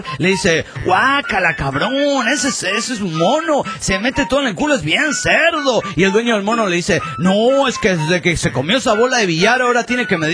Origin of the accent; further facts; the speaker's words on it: San Antonio, Texas, United States; de San Antonio